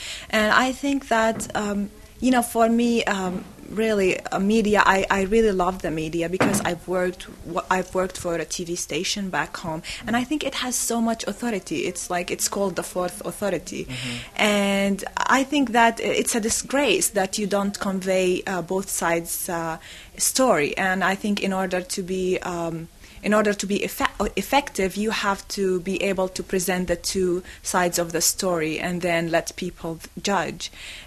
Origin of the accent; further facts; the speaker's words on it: Palestine; English is a second language; Being a Palestinian woman in Palestine is, in fact